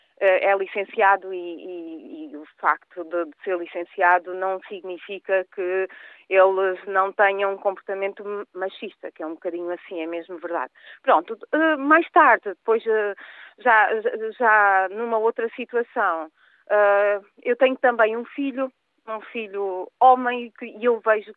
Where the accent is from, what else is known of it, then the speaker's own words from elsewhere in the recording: Alentejo, Portugal; now in Northern Portugal, Portugal; porque eu também sou sou alentejana, do interior do Alentejo. Vim aqui parar ao norte, mas eu sou uma pessoa, não sou da cidade